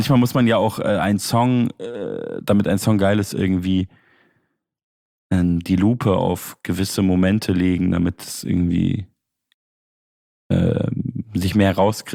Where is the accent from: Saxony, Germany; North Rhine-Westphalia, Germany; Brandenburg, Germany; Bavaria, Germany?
Bavaria, Germany; Munich; Ich komme ja eigentlich aus München